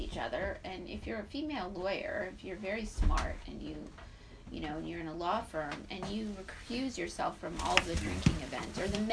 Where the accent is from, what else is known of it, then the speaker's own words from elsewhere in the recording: Mali; I grew up in Mali, West Africa, which is 99.99999% Muslim, mm-hmm. but also animist and traditional African culture.